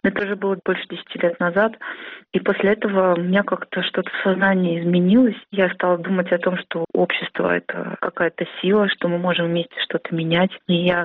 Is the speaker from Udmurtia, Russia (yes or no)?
yes; Izhevsk, Udmurtia, Russia; born there; Я родилась в Ижевске, и первый мой митинг был, мне было 19 лет.